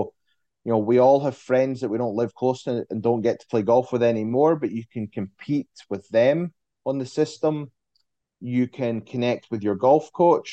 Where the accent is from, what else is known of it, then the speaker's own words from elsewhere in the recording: Scotland, United Kingdom; it's funny, we like, being Scottish, we love to play golf quickly.